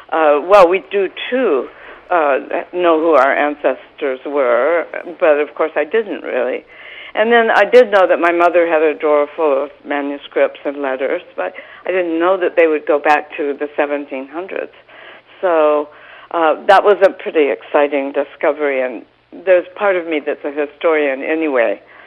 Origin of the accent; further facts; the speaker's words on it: Midwest, United States; And we sometimes talk about certain sturdy qualities of our characters that we think we get from growing up in the Midwest.